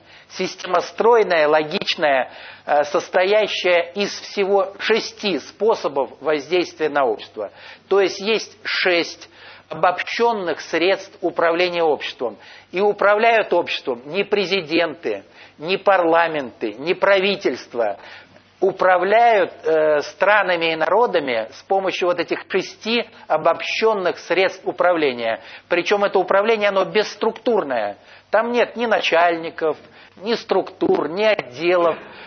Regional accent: Pskov Oblast, Russia; Я деревенский парнишка из Псковской области. Моя мама там живет сейчас, в Дубовой роще.

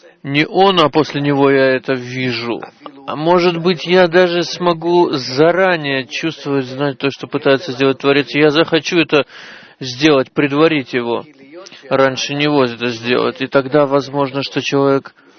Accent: Germany; я из Германии.

